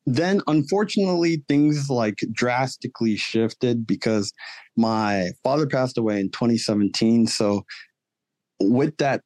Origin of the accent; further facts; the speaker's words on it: Lawrenceville, Georgia, United States; But ultimately, I grew up in Lawrenceville, Georgia, to two Nigerian parents.